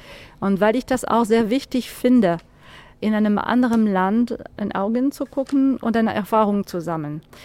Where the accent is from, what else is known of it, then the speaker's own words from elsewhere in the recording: France; German is a second language; moved away as an adult; now in Berlin, Germany; Ich komme aus Frankreich. Ich lebe seit 25 Jahren hier in Berlin